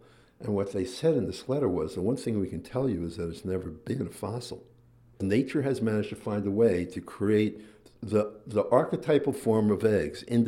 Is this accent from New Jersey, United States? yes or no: yes; New Jersey, United States; I'm a kid from New Jersey, so for me it's like rocks are things you kick down the street